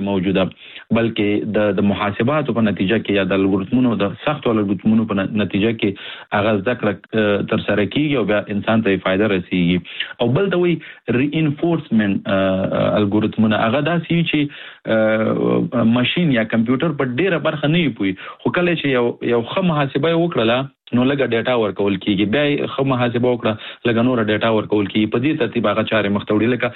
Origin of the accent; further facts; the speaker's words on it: Nangarhar, Afghanistan; also born or lived in India; زه د افغانستان د ننګرهار ولایت څخه يم